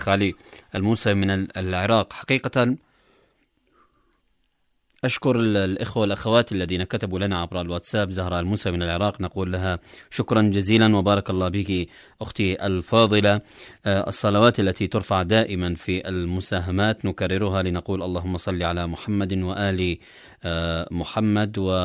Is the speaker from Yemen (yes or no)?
yes; Yemen; نحن أبناء اليمن، أبناء الحكمة والإيمان،